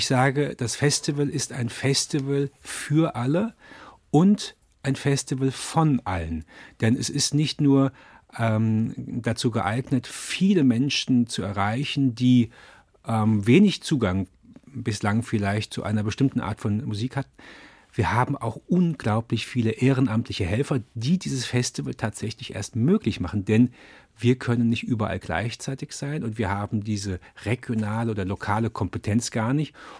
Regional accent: Mainz, Rhineland-Palatinate, Germany; born there; geboren wurde ich in Mainz als jüngster von 4 Brüdern. Dort, wo ich herkomme, sagt man zwar eher Hello, aber ganz ehrlich, das Moin liegt mir mehr

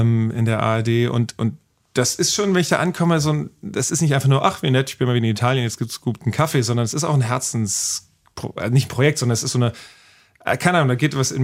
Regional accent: Wiesbaden, Hesse, Germany; dass ich mit am Rhein ja aufgewachsen bin in Wiesbaden

